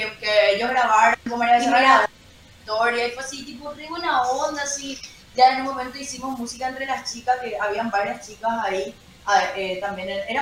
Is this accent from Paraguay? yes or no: yes; Paraguay; nos ayudan también como paraguayos, ahora que no tenemos una industria musical